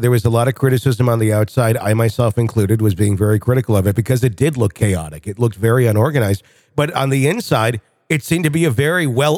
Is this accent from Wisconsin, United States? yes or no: yes; Wisconsin, United States; I mean, I grew up in Wisconsin, so we both have similar type winters.